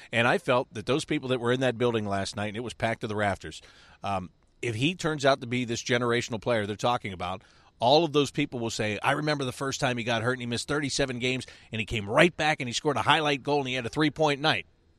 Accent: Pittsburgh, Pennsylvania, United States; And growing up outside of Pittsburgh and remembering Mario Lemieux in his heyday

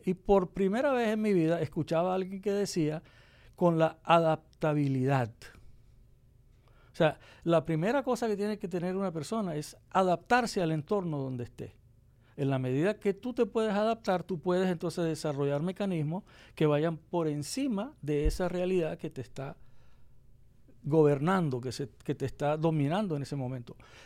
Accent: Venezuela; born there; yo nací en Venezuela, fui el único que nació en Venezuela.

